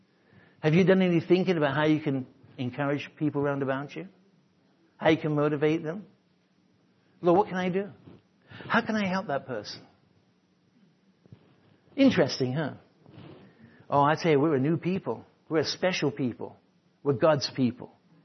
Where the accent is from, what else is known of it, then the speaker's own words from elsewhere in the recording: England, United Kingdom; I'm an Englishman. That's what happens.